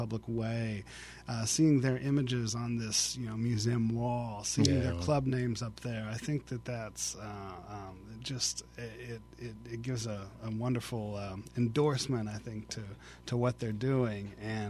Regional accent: Kansas, United States; It's been at a museum back near where I grew up in Kansas at K-State University.

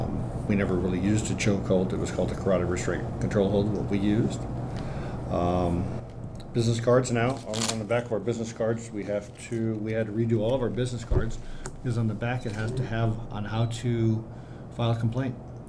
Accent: Iowa, United States; I'm from a little town in north central Iowa, and my dad started the reserve program in my hometown in the 60s.

